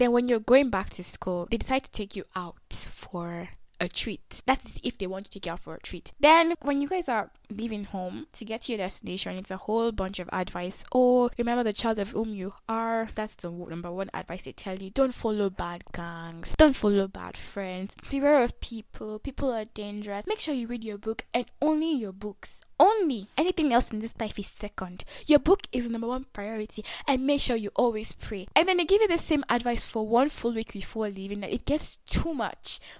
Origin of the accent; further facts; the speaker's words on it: Nigeria; Okay guys, specifically Nigerian parents, because I am Nigerian and I hope you guys can relate to this.